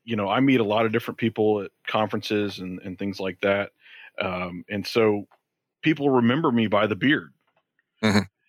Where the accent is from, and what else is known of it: Georgia, United States